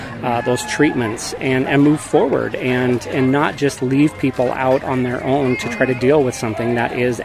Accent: Lewiston, United States; I'm from Lewiston, and I'm here with the American Cancer Society Cancer Action Network.

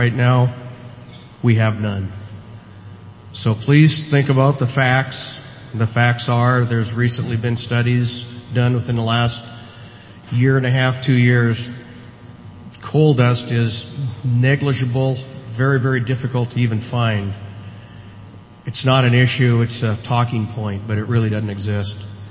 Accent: Spokane, Washington, United States; born there; I was born in Spokane. I live here.

